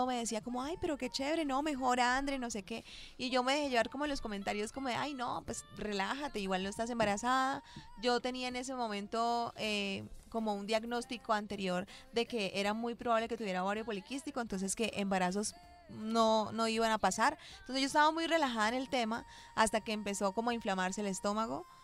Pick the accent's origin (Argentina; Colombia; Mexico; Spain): Colombia; Cúcuta, Norte de Santander; Soy de Cúcuta, Norte de Santander.